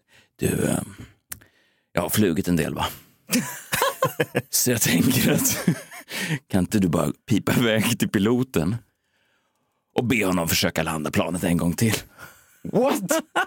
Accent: Sweden; Nej, man står ju som en svensk fåne och bara, jag trodde vi var kompisar.

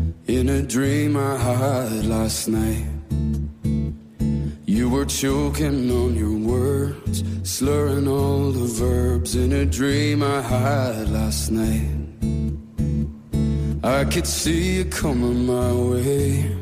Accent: Northern Ireland, United Kingdom; accent: Tyrone; now in Galway, Ireland

